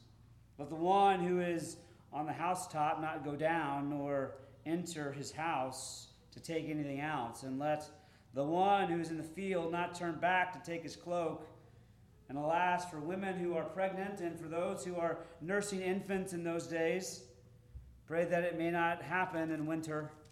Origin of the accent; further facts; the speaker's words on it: Georgia, United States; One of the things about growing up in Georgia is the pine trees.